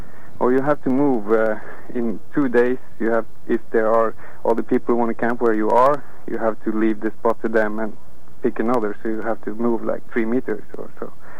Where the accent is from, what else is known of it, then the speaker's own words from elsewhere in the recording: Norway; And I told them I was from Norway.